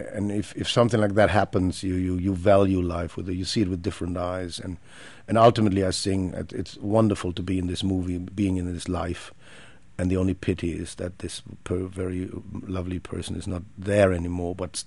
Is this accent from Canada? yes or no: no; Germany; In my hometown, there was a very famous theater in Germany.